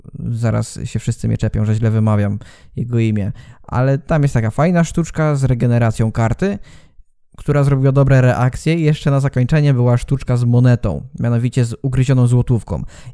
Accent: Ziębice, Lower Silesian Voivodeship, Poland; my jesteśmy z małego miasta, to od razu warto tutaj zrobić autoreklamę. Jesteśmy z Ziębic. To jest mała miejscowość, mała gmina w województwie dolnośląskim, w powiecie ząbkowickim.

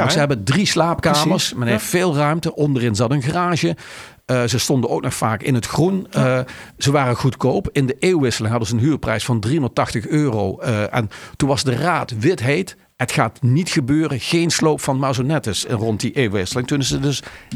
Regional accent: Nijmegen, Gelderland, Netherlands; Ik heb in het verleden, mocht ik als Nijmegenaar, mocht ik wel eens projecten beoordelen

